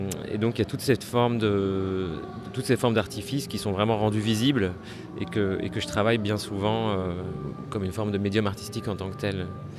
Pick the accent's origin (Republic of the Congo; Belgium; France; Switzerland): Belgium; je viens de Belgique et je suis artiste, disons, multidisciplinaire.